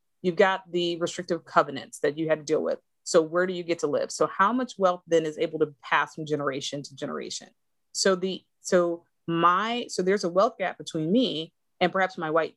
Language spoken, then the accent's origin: English; Flint, Michigan, United States; I'm from Flint, right?